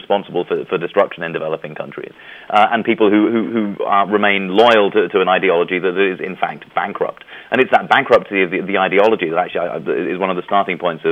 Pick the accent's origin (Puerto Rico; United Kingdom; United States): United Kingdom; my father was born in Fiji, my mother in Kenya, and I grew up in Britain